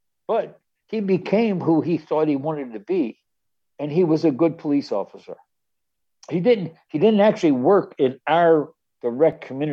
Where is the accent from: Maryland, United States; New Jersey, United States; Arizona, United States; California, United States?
Maryland, United States; Baltimore; Our neighborhood where I grew up was in Fells Point was nice and safe, even though it had a rough area there because of the docks.